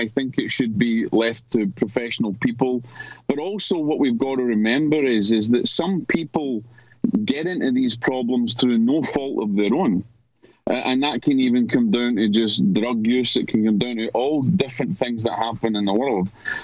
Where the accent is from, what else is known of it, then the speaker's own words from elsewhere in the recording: Scotland, United Kingdom; now in North Carolina, United States; I'm Scottish. We had four seasons. We had snow.